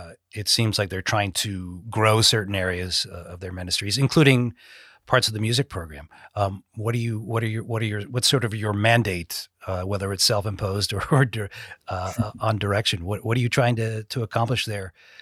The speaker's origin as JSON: {"language": "English", "town": "Boston", "region": "Massachusetts", "country": "United States", "tie": "born or raised there", "also_born_or_lived": "Chicago", "said": "And I grew up in Boston and lived in Chicago"}